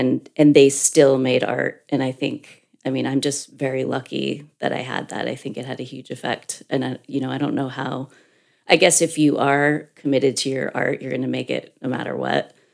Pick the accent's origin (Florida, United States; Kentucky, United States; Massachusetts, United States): Massachusetts, United States; Brewster; I grew up in Brewster. I'm in my hometown.